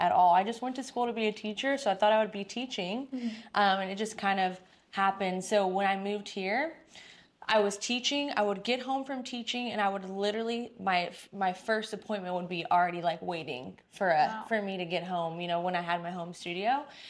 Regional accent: Dallas, Texas, United States; also born or lived in California / Hawaii; now in DMV, United States; But I'm from Dallas, Fort Worth. Originally.

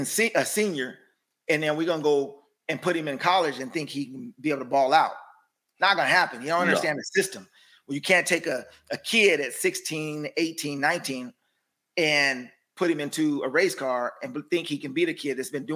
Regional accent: West Coast, United States; And so my dad, I'm from the West Coast. I didn't get that kind of conversation.

